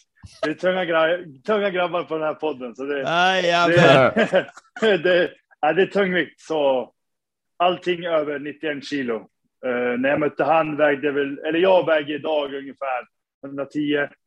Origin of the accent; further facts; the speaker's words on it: Sundsvall, Västernorrland County, Sweden; moved away as an adult; now in New York, United States; Jag är 31 år. Jag är född och uppvuxen i Sundsvall.